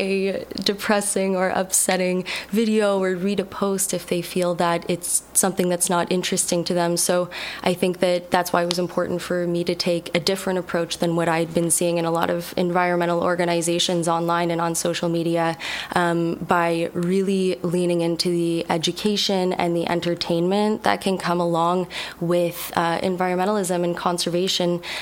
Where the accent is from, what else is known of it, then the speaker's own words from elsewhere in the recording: Halifax, Nova Scotia, Canada; So I grew up in Halifax, Nova Scotia, just outside the city. I actually grew up on a lake and kind of a nature environment.